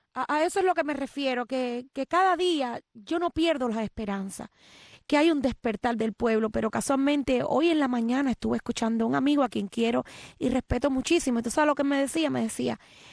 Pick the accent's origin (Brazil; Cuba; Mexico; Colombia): Cuba; moved away; yo salí hace 25 años de Cuba